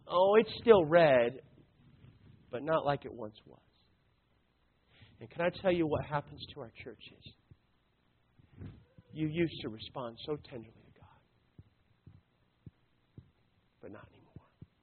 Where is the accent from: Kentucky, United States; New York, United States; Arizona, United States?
Arizona, United States; now in Indiana, United States; I grew up in Arizona. I'm now a resident of Indiana.